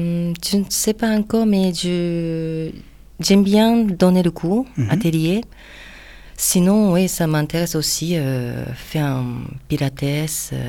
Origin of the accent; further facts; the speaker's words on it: Osaka, Japan; French is a second language; Bon, moi, je viens d'Osaka.